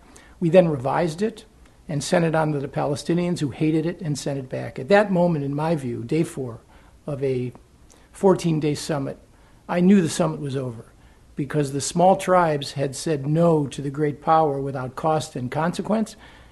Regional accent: United States; I would say, as an American, the most depressing moment for me at Camp David

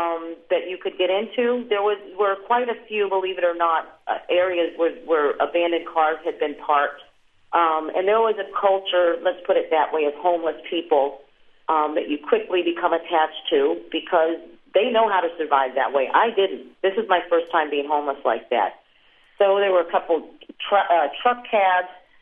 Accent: Santa Rosa, California, United States; I grew up in Santa Rosa, California

